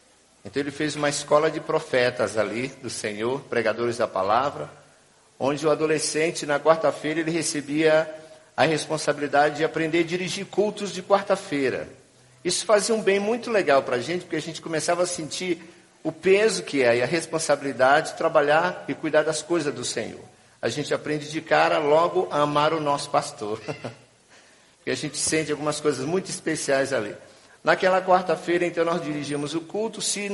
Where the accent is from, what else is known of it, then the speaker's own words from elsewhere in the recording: São Luís, Maranhão, Brazil; sou natural de São Luís do Maranhão, né?